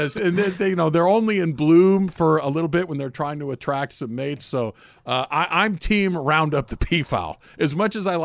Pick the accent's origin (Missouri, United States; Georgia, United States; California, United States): California, United States; Arcadia; So growing up in Arcadia.